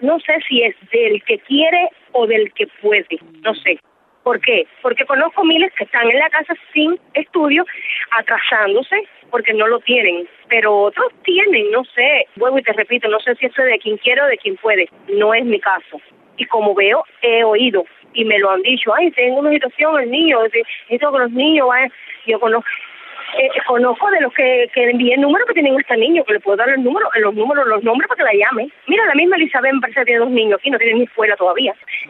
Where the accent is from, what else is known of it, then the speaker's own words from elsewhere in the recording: Nuevitas, Camagüey, Cuba; now in Trinidad and Tobago; de aquí de Trinidad y Tobago, soy de Cuba, provincia de Camagüey, de Nuevita. Vamos, para un año y 9 meses.